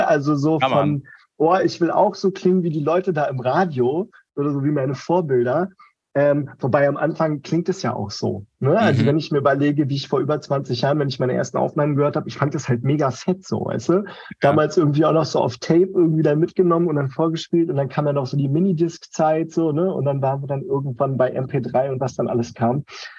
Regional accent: Berlin, Germany; Ich bin aus Berlin. Ich bin gebürtiger Berliner.

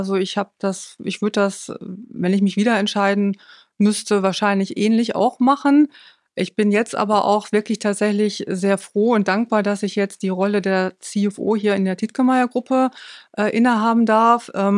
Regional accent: Bielefeld, North Rhine-Westphalia, Germany; Also ich stamme gebürtig aus Bielefeld, was jetzt nicht ganz so weit ist von Osnabrück. Bin da geboren und aufgewachsen

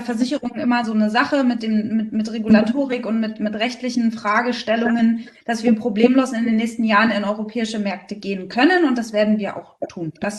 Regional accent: Berlin, Germany; now in Rostock, Germany; ich bin gar kein gebürtiger Fischkopf, sondern ich komme eigentlich aus Berlin. Aber bin ja 2014 nach Rostock gezogen.

